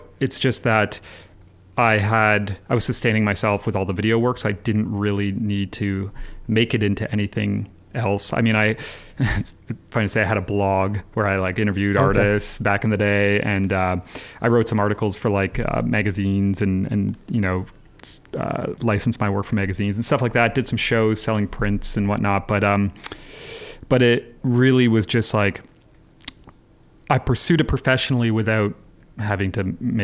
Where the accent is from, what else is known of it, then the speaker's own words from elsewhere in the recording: Hamilton, Ontario, Canada; So I grew up in Hamilton.